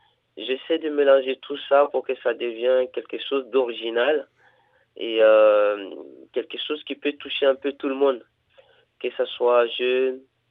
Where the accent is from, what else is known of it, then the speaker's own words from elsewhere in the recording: Guinea; C'est vrai que depuis mon enfance en Afrique, en Guinée qu'on a créé dans mon pays, je jouais déjà avec le ballon quand j'étais petit